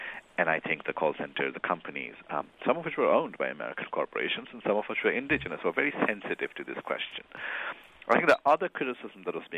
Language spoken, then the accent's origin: English; India; English is a second language; So personal transformation is a big part of, you know, my journey. Not only did I grow up in India, I grew